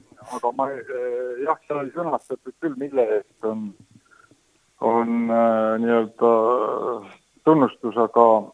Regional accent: Tallinn, Harju County, Estonia; mul esivanemad on saaret pärit. Ma ise olen küll jah Tallinnas sündinud ja kasvanud, jah.

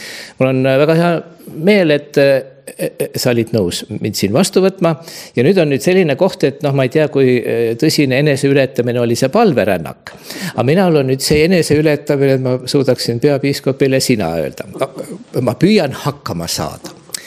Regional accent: Muhu, Saare County, Estonia; kuna ma olen sünnipärane muhulane

